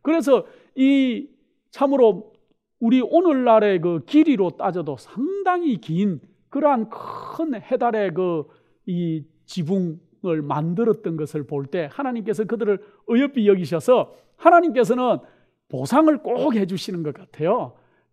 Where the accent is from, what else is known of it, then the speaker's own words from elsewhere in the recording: South Korea; now in United States; 저희는 한국 사람이고 제가 지금 미국에 살고 있지만은